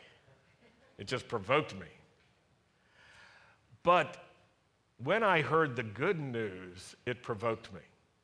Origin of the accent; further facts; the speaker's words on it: Roanoke, Virginia, United States; I remember the common form it took when I was growing up in Virginia, in Roanoke, Virginia.